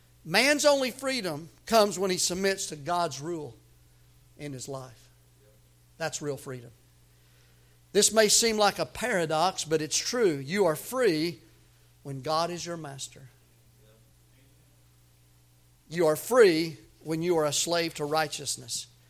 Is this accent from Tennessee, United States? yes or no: yes; Tennessee, United States; I grew up in Tennessee in a public school. We went to public school, and so I started public school in 1966, 65